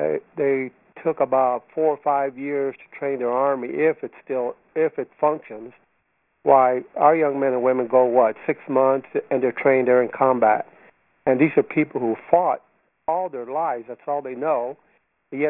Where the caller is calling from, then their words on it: El Centro, California, United States; I'm calling from El Central.